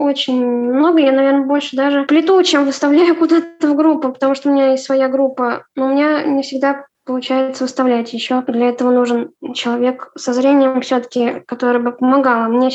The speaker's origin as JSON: {"language": "Russian", "region": "Ryazan Oblast", "country": "Russia", "said": "Я из Рязанской области, живу в городе Касимове"}